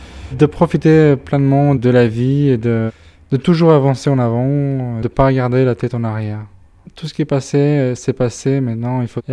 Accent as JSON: {"language": "French", "country": "Albania", "lives_now": "France", "said": "Moi, je viens d'Albanie. D'accord. D'Albanie, un pays où il est sorti du système communisme en 90."}